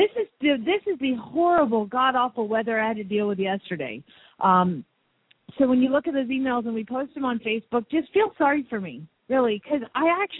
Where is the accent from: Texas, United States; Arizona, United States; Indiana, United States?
Arizona, United States; Phoenix; from Phoenix, Arizona